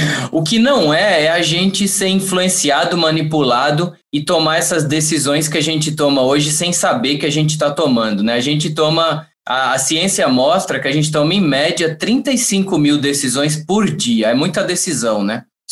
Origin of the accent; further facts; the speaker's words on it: Pombal, Paraíba, Brazil; moved away as an adult; also born or lived in São Paulo / Australia; Eu venho de uma cidade do interior da Paraíba, que eu sou muito orgulhoso de ser de lá, chama Pombal. E aí eu acabei me formando em computação, vim para São Paulo. Em 2008, eu peguei tudo que eu tinha, coloquei em três malas e fui morar na Austrália. Fiquei 8 anos na Austrália